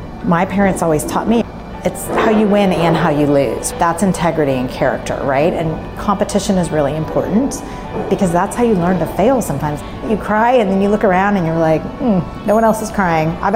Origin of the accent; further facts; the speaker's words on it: Dallas, Texas, United States; I grew up in Dallas. My father was at the medical school here